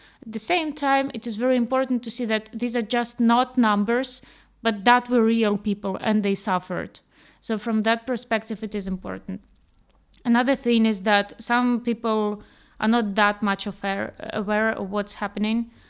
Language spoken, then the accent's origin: English; Eastern Ukraine, Ukraine; English is a second language; And she hears my accent. So she asks me, where are you from? And I'm saying, I'm from Ukraine. Oh, from which part? Oh, you know, Eastern Ukraine.